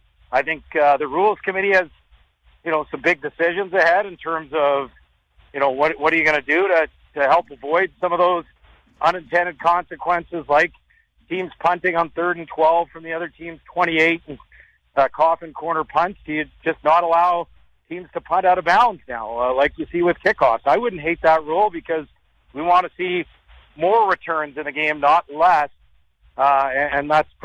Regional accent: Edmonton, Alberta, Canada; I've been watching CFL football growing up in Edmonton. I remember the early 80s team, so essentially 45 years.

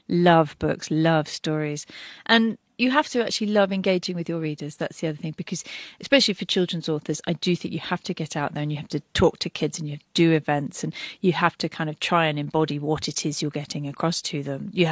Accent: Cambridge, East of England, United Kingdom; and so I grew up in Cambridge, which is very beautiful and very, obviously, very distinguished.

